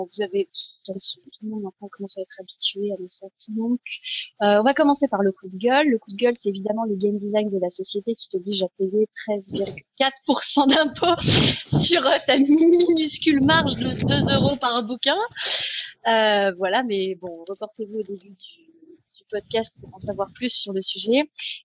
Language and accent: French; Paris, Île-de-France, France; J'avoue ne pas y être puisque je suis parisienne